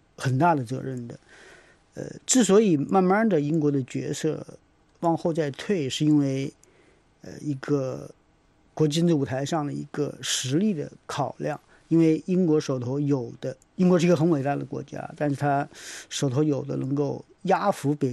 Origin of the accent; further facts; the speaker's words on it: Wuhan, Hubei, China; now in United States; 他是从我的家乡武汉移民过去的